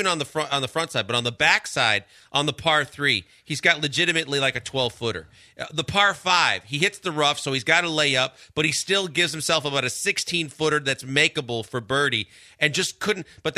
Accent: Milwaukee, Wisconsin, United States; He's from my hometown.

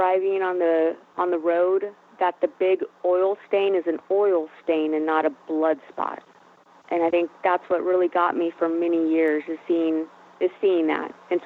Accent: Buena Park, California, United States; I grew up in Orange County. I grew up in Buena Park, born and raised there till I was 14 years old. I went to school out there.

